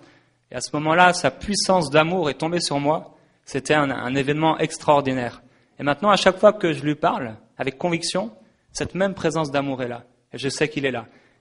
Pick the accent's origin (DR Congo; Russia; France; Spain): France; accent: French; je suis français, alors il faudra m'excuser, mon accent français.